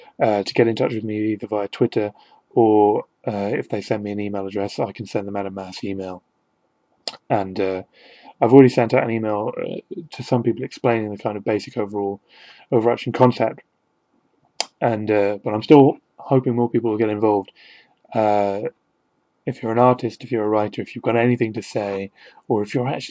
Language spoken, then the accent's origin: English; Wales, United Kingdom; only he's American and I'm Welsh.